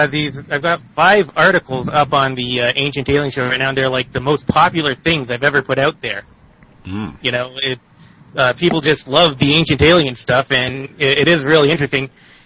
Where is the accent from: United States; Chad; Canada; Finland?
Canada; I'm a Canadian, actually, born and raised Canadian. My father's from India.